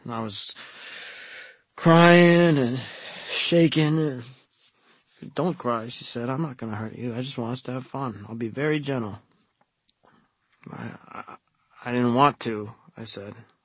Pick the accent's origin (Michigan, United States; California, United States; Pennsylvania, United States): Pennsylvania, United States; Warren; I grew up in Warren, Pennsylvania. Lived in nice neighborhood. Middle class.